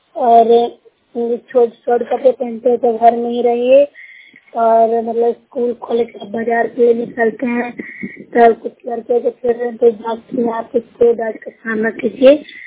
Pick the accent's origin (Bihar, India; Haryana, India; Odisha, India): Bihar, India; मैं नूरसराय प्रखंड से हूँ, जिला नालंदा से हूँ।